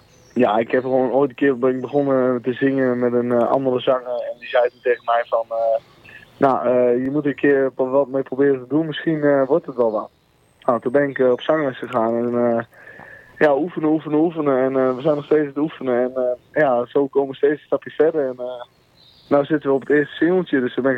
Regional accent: Beekbergen, Gelderland, Netherlands; ik kom uit Beekbergen. Dat is vlakbij Apeldoorn.

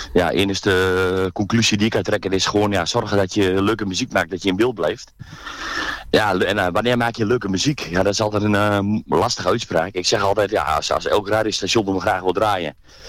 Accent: Hellendoorn, Overijssel, Netherlands; En ik kom bij de mooie Hellendoorn.

